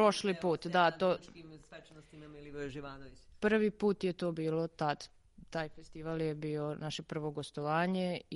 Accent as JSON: {"language": "Serbian", "town": "Niš", "region": "Southern and Eastern Serbia", "country": "Serbia", "said": "ja sam iz Niša, tamo sam radila jednu predstavu"}